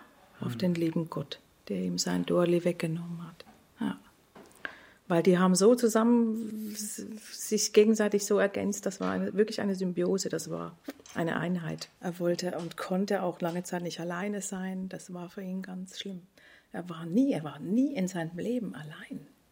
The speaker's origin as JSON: {"language": "German", "country": "Switzerland", "said": "Bei uns in der Schweiz"}